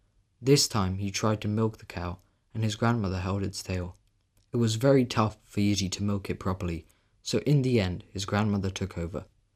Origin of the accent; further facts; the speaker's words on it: Prague, Czechia; I'm 13 years old and I'm from Prague, Czech Republic.